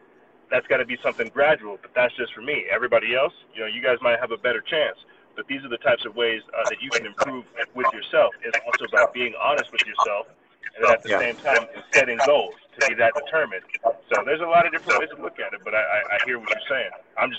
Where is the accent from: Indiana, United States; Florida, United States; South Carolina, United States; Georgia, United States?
South Carolina, United States; I'm a boy from South Carolina, so I'm used to Southern food. Out here in New Mexico with Mexican food.